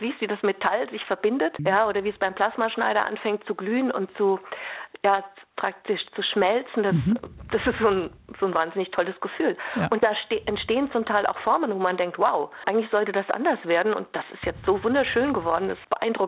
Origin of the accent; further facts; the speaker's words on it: North Rhine-Westphalia, Germany; wir kommen aus dem Ruhrgebiet, mein Opa Bergmann, mein Onkel auch unter Tage gearbeitet, mein Vater Schweißer.